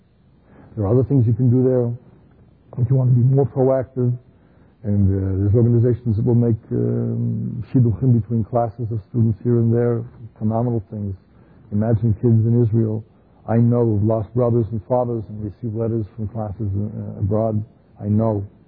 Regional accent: Canada; I get in the car, he knows my accent. Where are you from? Canada.

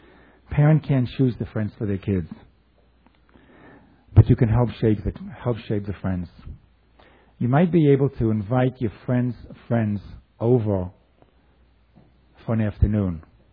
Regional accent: New York, United States; I come from New York. It's a little bit different.

